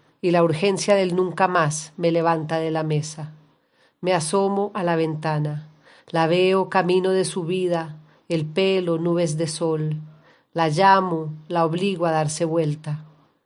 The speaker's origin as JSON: {"language": "Spanish", "town": "Bogotá", "region": "Bogotá D.C.", "country": "Colombia", "tie": "born there", "said": "nací en Bogotá, Colombia."}